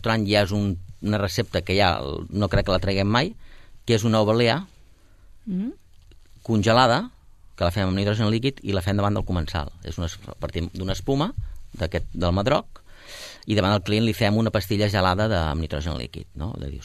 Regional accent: Catalonia, Spain; No sé què ens passa, però bueno, suposo que som els catalans.

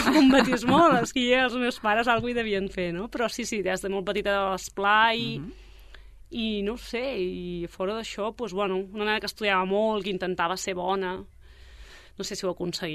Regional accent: Sabadell, Catalonia, Spain; born there; vaig néixer a Sabadell, a Santa Fe

